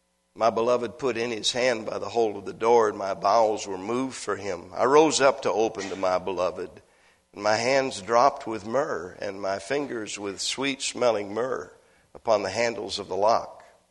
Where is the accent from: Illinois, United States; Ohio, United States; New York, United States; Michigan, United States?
Michigan, United States; Now, I grew up in Michigan, and I can remember when I was probably about 8 or 9